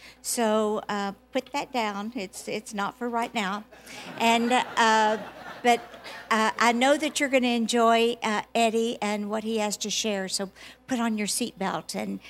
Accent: Texas, United States; I guess you can tell by listening to my voice that I'm from Texas, so don't hold that against us, please.

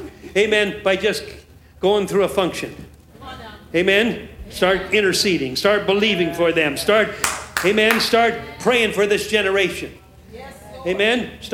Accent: Oakland, California, United States; I'm from Oaktown, so if I speak, preaching there for over 40 years, and we're right in the hood.

